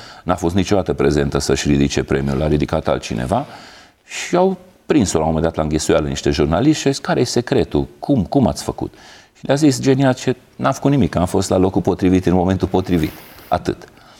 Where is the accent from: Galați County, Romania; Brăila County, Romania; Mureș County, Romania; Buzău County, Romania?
Mureș County, Romania; Târgu Mureș; born or raised there; also born or lived in Lugoj